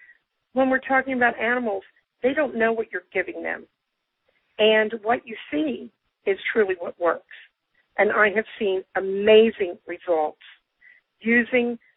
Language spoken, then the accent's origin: English; Fredericksburg, Pennsylvania, United States; I'm from Fredericksburg, Pennsylvania.